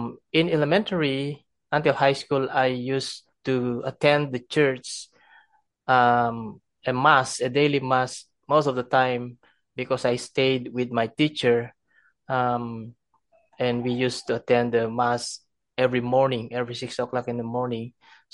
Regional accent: Philippines; I'm from the Philippines, yeah.

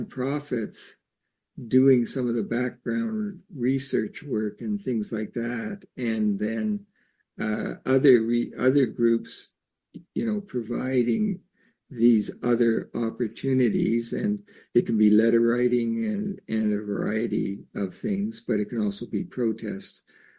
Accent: Eastern Canada, Canada; I was born and raised in the East of Canada, and we were originally in an area that was a real snow belt.

